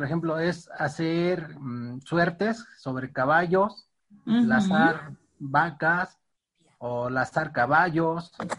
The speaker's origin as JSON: {"language": "Spanish", "region": "central Mexico", "country": "Mexico", "said": "soy de México."}